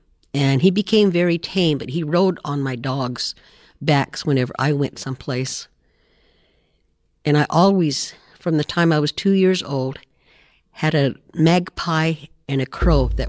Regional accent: McDermott, Nevada, United States; I grew up in McDermott, Nevada, and I had a very beautiful childhood.

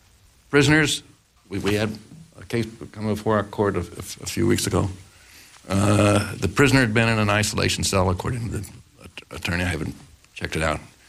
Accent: California, United States; California, my home state, had 187,000 people in jail

